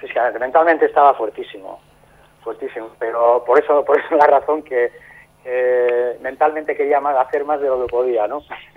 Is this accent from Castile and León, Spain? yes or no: no; Eibar, Basque Country, Spain; accent: Basque; now in Fortuna, Spain; soy de Eibar.